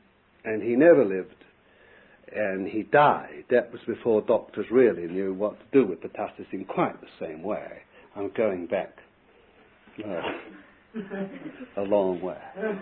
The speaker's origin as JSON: {"language": "English", "town": "Bethnal Green", "region": "London", "country": "United Kingdom", "tie": "born there", "said": "I was born in Bethnal Green in London"}